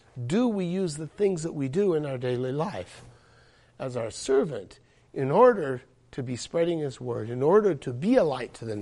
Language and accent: English; Idaho, United States; I come from the far north. I come from Idaho, where you can usually see all the way to the bottom of the lake